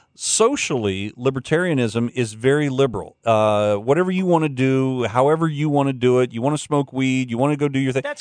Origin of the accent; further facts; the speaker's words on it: Lakeland, Florida, United States; That's Lakeland, Florida, my hometown.